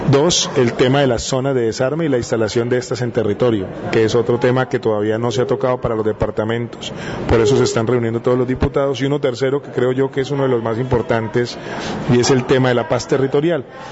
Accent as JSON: {"language": "Spanish", "country": "Colombia", "said": "la forma en como los colombianos vamos a poder definir la paz a corto y a mediano plazo"}